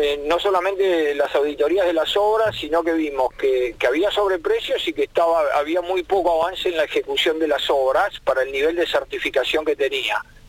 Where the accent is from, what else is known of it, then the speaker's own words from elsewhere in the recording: Argentina; a mí me daría mucha vergüenza, ¿no? Como argentino, porque habla un poquito de lo que somos.